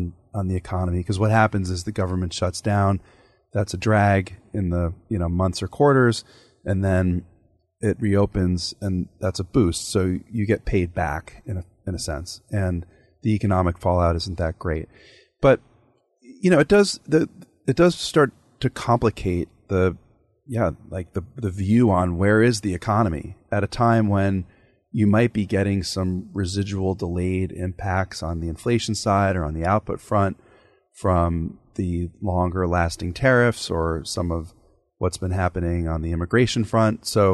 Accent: New Jersey, United States; My home state of New Jersey features a close race for governor

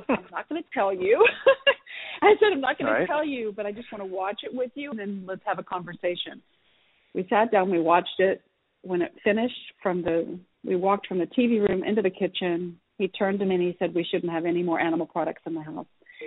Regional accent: Oklahoma, United States; I grew up in Oklahoma. We had cows and pigs and we ate them.

